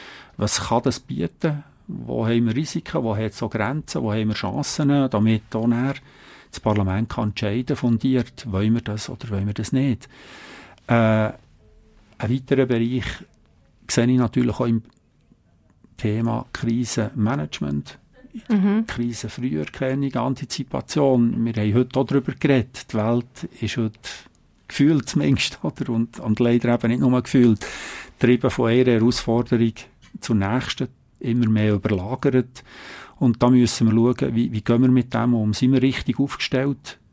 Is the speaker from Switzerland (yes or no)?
yes; Bern, Switzerland; Ich bin Berner, bin in Bern geboren, lebe in Bern